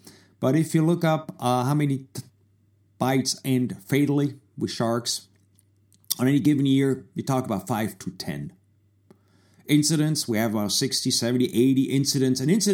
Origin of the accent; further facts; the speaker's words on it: Switzerland; I'm originally from Switzerland.